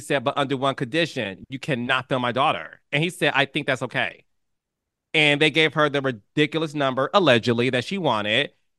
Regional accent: Detroit, Michigan, United States; now in Los Angeles, United States; I'm from Detroit, Michigan. I live in LA, Atlanta as well.

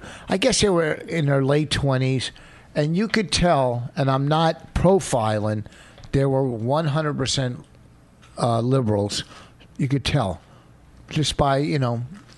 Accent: Brooklyn, New York, United States; Well, because I'm from Brooklyn. And, you know, my mother used to say, hey, stir the pot, whatever.

